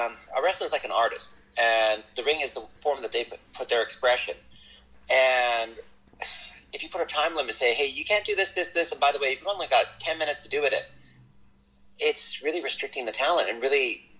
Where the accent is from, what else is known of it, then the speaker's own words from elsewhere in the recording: Canada; I'm from Canada. I grew up with Stampede Wrestling.